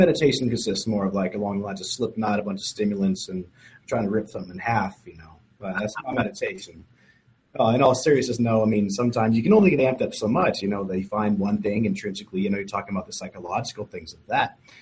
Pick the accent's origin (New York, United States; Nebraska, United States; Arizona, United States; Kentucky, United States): Nebraska, United States; DeWitt; But originally, I'm from DeWitt, Nebraska.